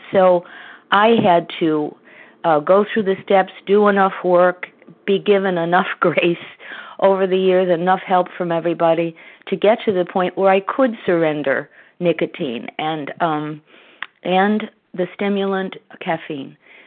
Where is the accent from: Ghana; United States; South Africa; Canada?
United States; Connecticut; I'm from Connecticut, and I'm a recovering compulsive overeater.